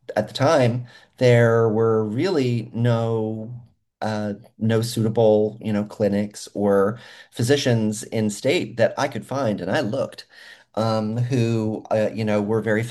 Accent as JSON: {"language": "English", "region": "Texas", "country": "United States", "tie": "born or raised there", "also_born_or_lived": "Delaware / Alaska / Missouri", "said": "I was born in Delaware. I actually live in a building literally 3 blocks away from the building I was born in. So my house is 3 blocks away from the building I was born in. But I was raised in Texas. I was raised in Alaska. I was raised in Missouri."}